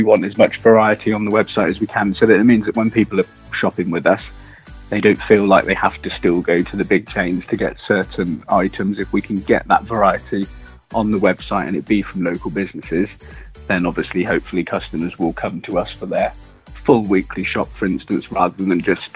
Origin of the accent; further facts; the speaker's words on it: Wallingford, South East England, United Kingdom; we live in Wallingford. We grew up in Wallingford, went to Wallingford School